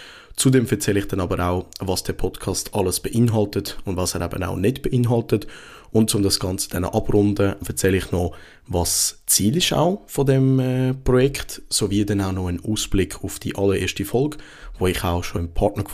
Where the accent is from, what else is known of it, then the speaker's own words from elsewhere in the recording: St. Gallen, Switzerland; ich komme aus dem Kanton St. Gallen und wohne im Raum vom Oberen Zürichsee.